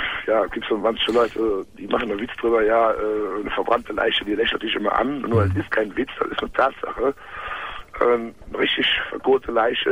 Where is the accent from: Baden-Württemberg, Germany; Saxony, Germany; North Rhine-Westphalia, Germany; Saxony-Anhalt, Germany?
North Rhine-Westphalia, Germany; Cologne; Also ich komme aus Köln, kann man ruhig sagen.